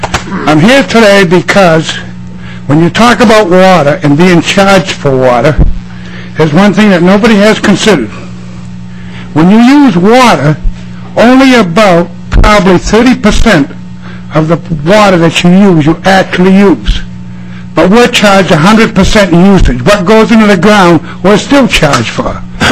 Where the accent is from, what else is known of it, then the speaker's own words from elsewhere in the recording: Vermont, United States; now in Minnesota, United States; I am low-income family. I originally came from Vermont. The reason I came from Vermont, we had to sell our home